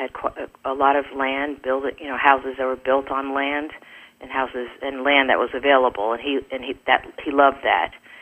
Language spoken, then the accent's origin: English; Stamford, Connecticut, United States; since I grew up in Stamford, Connecticut.